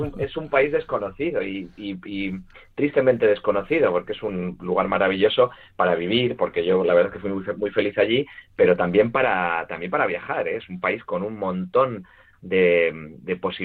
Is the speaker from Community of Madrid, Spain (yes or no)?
no; Ferrol, Galicia, Spain; also born or lived in Italy / China / Taiwan; Sí, sí. Yo soy gallego, pues soy ferrolano.